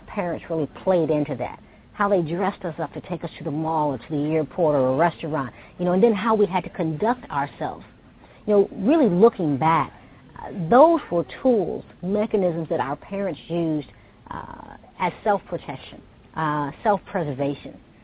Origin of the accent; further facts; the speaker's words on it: St. Louis, Missouri, United States; it's my hometown in St. Louis, where police departments have decided that they can take this a bit further.